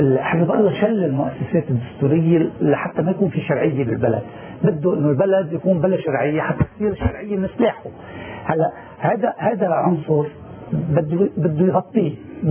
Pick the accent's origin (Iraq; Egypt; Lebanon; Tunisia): Lebanon; انا كمواطن لبناني